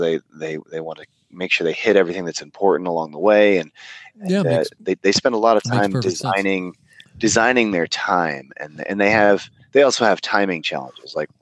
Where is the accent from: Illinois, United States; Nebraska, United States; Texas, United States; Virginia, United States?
Illinois, United States; Chicago; now in San Francisco, United States; I grew up in Chicago and moved out to California